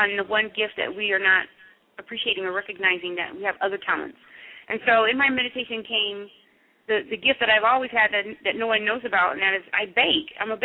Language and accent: English; Richmond, United States; I put them up here in Richmond, in my hometown of Richmond.